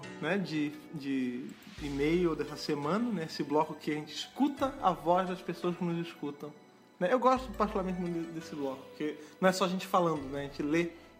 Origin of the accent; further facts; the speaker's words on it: Rio de Janeiro, Brazil; now in São Paulo, Brazil; também vim do Rio de Janeiro e agora estou com a minha estacionada aqui em São Paulo.